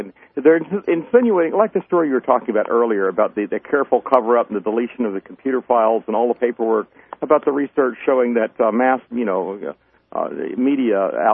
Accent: United States; As an American, I take it personally

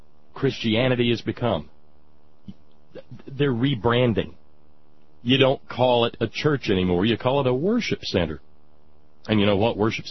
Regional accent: Palmdale, California, United States; also born or lived in Lancaster; Did I mention I'm actually from the Antelope Valley area? Palmdale, then Lancaster?

